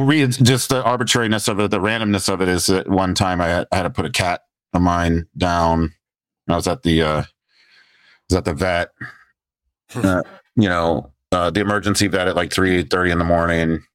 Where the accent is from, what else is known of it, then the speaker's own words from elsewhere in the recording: Texas, United States; I've seen him 20 something times growing up in Texas and everything.